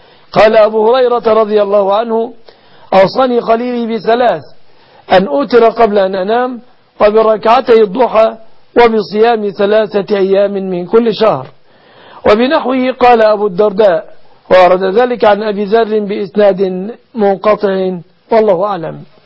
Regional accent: Egypt

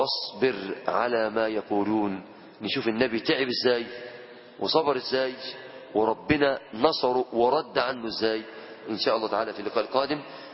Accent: Egypt

